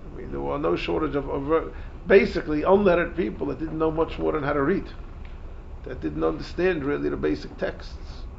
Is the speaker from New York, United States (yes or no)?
yes; New York City, New York, United States; also born or lived in Jerusalem; I'm a New Yorker. I've lived in the city my entire life, except a few years that I was zeicher to live in Yerushalayim.